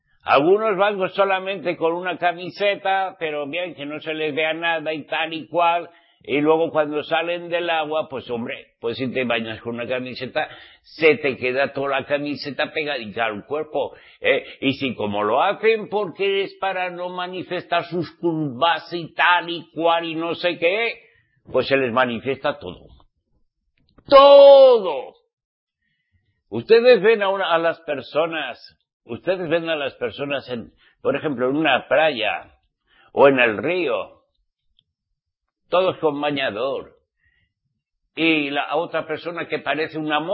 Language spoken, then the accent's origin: Spanish; Spain; soy español.